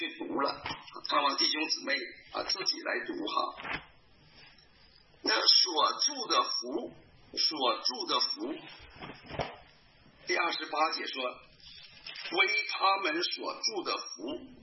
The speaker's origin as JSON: {"language": "Chinese", "country": "China", "said": "所以他这个民族可能是和我们中国人真的是完全不一样。"}